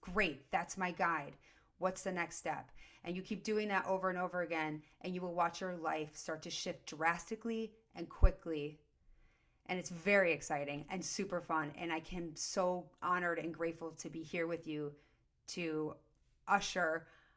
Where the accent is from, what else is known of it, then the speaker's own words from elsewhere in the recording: Highland Park, Illinois, United States; I'm Jewish. I have curly Jew hair. I am from Highland Park, Illinois.